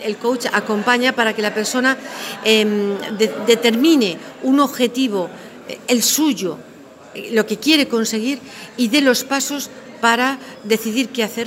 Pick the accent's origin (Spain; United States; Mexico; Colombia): Spain; Madrid, Community of Madrid; Soy española, soy de Madrid y soy una psicóloga doctorada en psicología organizacional